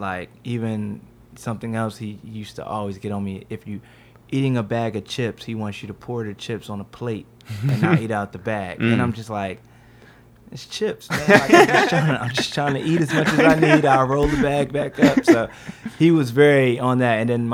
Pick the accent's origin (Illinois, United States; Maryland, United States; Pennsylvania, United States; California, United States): Maryland, United States; Wow. Growing up in Prince George's County was so different than the lifestyle I'm in now. I grew up really honestly very sheltered.